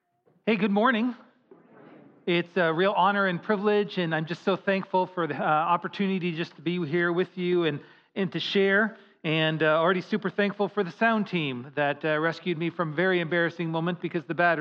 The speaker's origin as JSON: {"language": "English", "country": "Canada", "said": "So I am Canadian, all right?"}